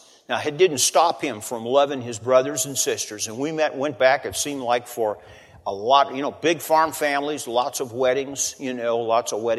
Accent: Plainfield, Indiana, United States; You know, I grew up loving the town where I was raised in Plainfield, Indiana.

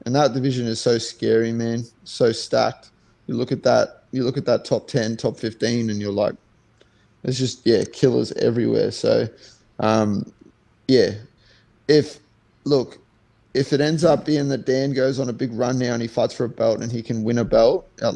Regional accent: South Africa; like from like being that I'm from South Africa and knowing, you know, you got to support

